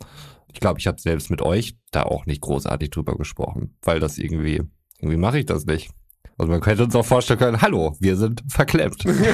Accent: North Rhine-Westphalia, Germany; wir sind aus Westfalen. Ich bin zudem noch katholisch.

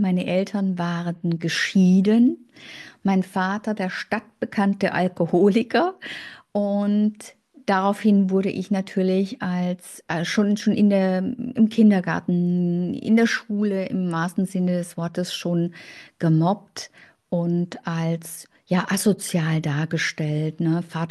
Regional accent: Swabia, Germany; Also ich bin aus dem Schwäbischen.

